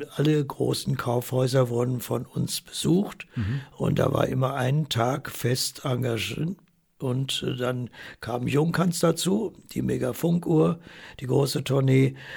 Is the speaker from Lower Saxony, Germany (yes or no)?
yes; Göttingen, Lower Saxony, Germany; besonders hier in meiner Heimatstadt Göttingen